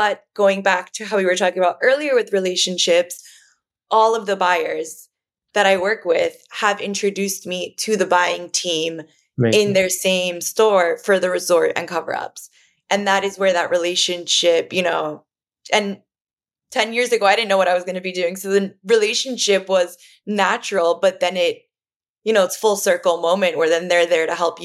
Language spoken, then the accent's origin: English; Miami, Florida, United States; growing up in Miami, our uniform was bathing suit cover-ups.